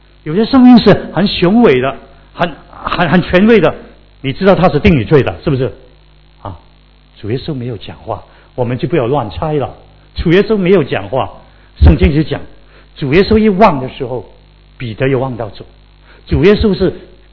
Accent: China; 你知道我们中国人有一句成语啊

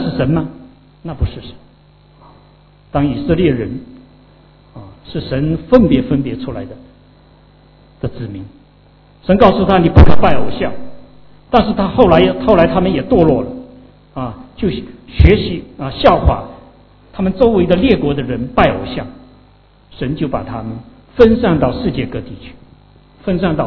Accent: South China, China; now in Sydney, Australia; 我的老家是在南方，那里非常的炎热和潮湿，我们家又是住在西南，太阳晒风又吹不过来

